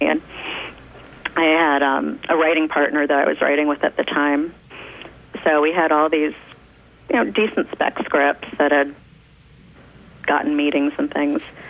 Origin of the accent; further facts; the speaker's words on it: New York, United States; I'm originally a New Yorker.